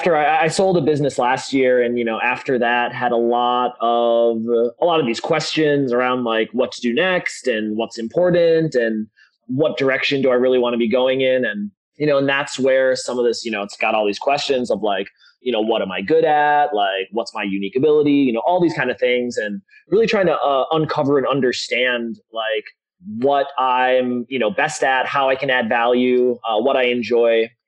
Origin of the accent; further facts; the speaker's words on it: Minneapolis, Minnesota, United States; And yeah, Minneapolis is my hometown, was back.